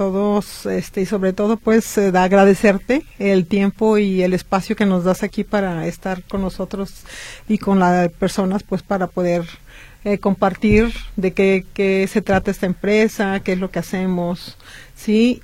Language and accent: Spanish; Tuxpan, Jalisco, Mexico; Tenemos en Tuxpan, Jalisco, que soy originaria de Tuxpan, ¿sí?